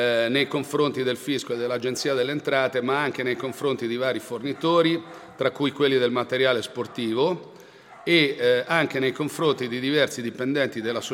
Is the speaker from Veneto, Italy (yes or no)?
no; Chiaravalle, Marche, Italy; born there; sono nato a Chiaravalle, anzi ieri ho chiesto all'anagrafe anche l'orario in cui sono nato il 16 dicembre a mezzogiorno